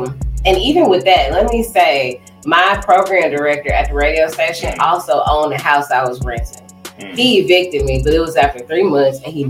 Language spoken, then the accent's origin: English; Southern United States, United States; now in Toledo, United States; I'm from the South. I went to the club here the first time and I remember telling the girl, I like your shoes. And she went, so? And I was like, oh, y'all different up here.